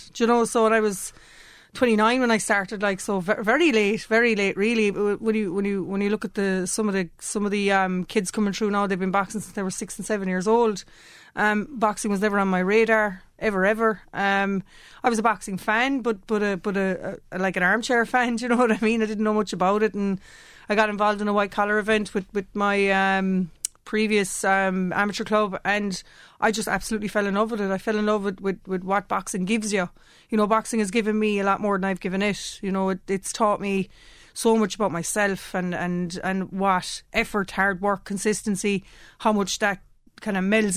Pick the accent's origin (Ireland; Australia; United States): Ireland; I mean, I qualify it by virtue of being Irish